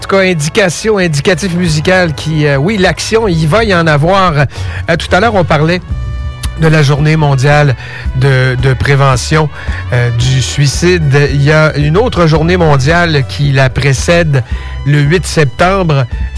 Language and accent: French; Montmagny, Quebec, Canada; mais spécifiquement chez nous, à Montmagny, avec le groupe Alpha Montmagny, justement.